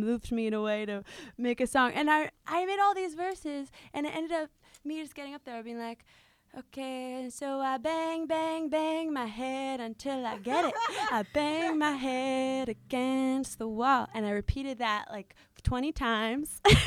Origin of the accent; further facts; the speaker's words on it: Somerset, New Jersey, United States; born there; I was born in Somerset, New Jersey, which is 45 minutes